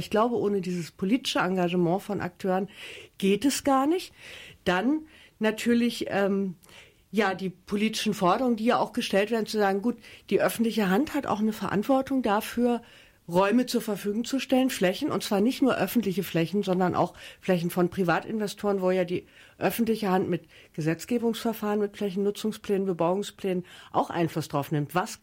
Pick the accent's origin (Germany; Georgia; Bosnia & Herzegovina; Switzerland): Germany; Berlin; ich komme ja aus Schöneberg